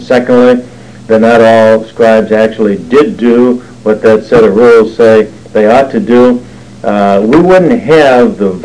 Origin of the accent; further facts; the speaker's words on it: Warren, Michigan, United States; born there; I was born in the place which is now called Warren, Michigan.